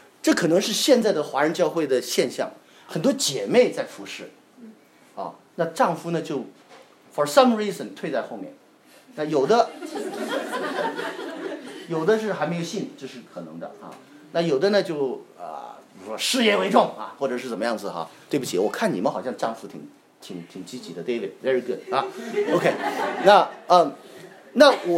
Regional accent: Xi'an, Shaanxi, China; 我是西安的啊，知道吧？这里有西安同胞没有？

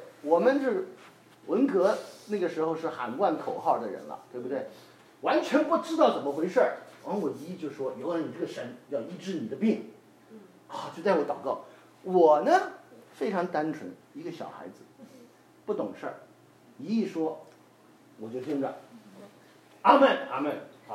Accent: Xi'an, Shaanxi, China; 那我是西安出生长大的，那我出生的那个年代没有听过福音的啊，我是在63年出生

